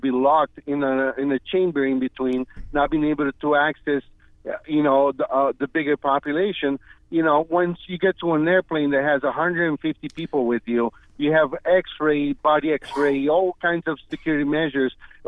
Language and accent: English; Brazil; English is a second language; You know, in Brazil, I'm from Brazil.